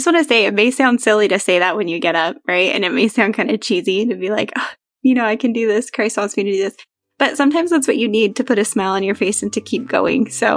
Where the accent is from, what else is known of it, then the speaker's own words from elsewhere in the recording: California, United States; I thought, man, I needed to go because I grew up in California.